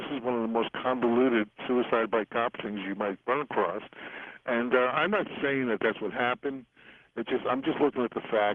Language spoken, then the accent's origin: English; United States; I'm an American, you know, like everybody else lives in this country.